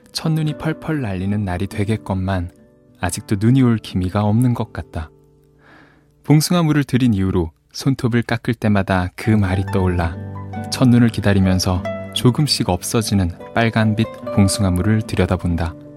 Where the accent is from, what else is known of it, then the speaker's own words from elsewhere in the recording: Ulsan, South Korea; 제가 어릴 때 기억나는 게 제가 고향이 울산이잖아요